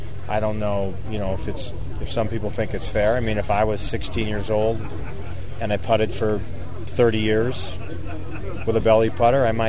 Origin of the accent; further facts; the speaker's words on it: Seattle, Washington, United States; I'm a Californian now, grew up in Seattle, so I played a lot of courses like this.